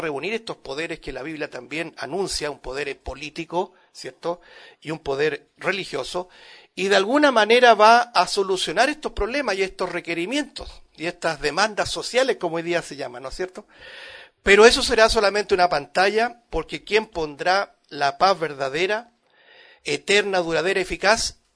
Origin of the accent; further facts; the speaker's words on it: Chile; nos asombramos, ¿no es cierto?, como chileno en particular